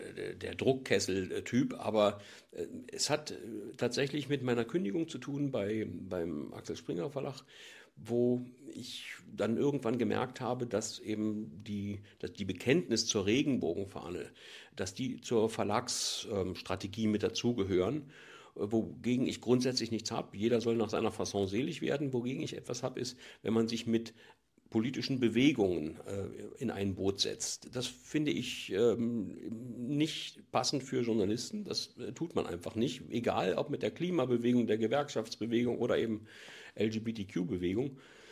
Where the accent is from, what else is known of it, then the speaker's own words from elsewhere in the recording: East Germany, Germany; Ich komme ja aus der DDR